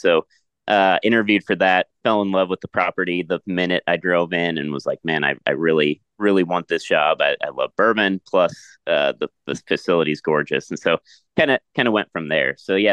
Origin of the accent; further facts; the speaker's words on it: Phillipsburg, Kansas, United States; So small town in Phillipsburg, Kansas is the name of the town. It's grew up on a farm.